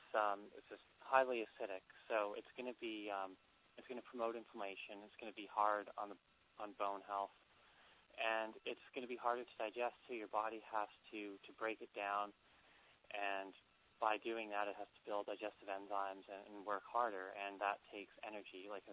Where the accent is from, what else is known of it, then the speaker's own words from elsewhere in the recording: Vancouver, British Columbia, Canada; And I'm from Vancouver originally, and on the west coast there, the salmon come back to spawn each year